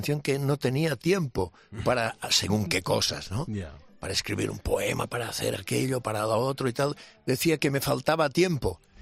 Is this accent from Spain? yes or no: yes; Balearic Islands, Spain; pero en Mallorca, en mi tierra, mi cumpleaños.